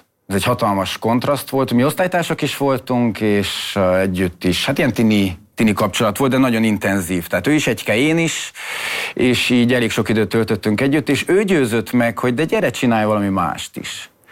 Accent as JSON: {"language": "Hungarian", "town": "Miercurea Ciuc", "region": "Harghita", "country": "Romania", "tie": "born or raised there", "said": "Csíkszeredában születtem, akkor nagyjából minden fiú, vagy minden második fiú jégkorongozott."}